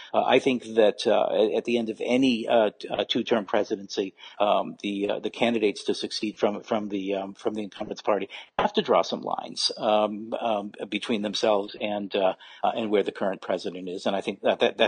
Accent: New Hampshire, United States; As you know, I grew up in New Hampshire and cut my teeth on the New Hampshire presidential primaries for years.

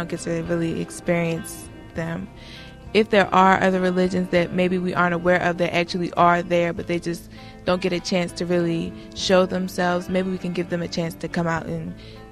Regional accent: Raleigh, North Carolina, United States; I'm from Raleigh, North Carolina. I'm a Christian and a member of the AME Zion Church.

